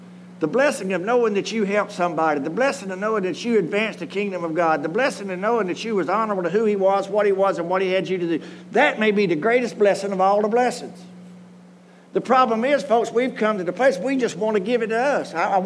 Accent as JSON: {"language": "English", "region": "Georgia", "country": "United States", "tie": "born or raised there", "lives_now": "Screven County, United States", "said": "I was born in Bullock County. I went to school in Bullock County. I was raised in Bullock County."}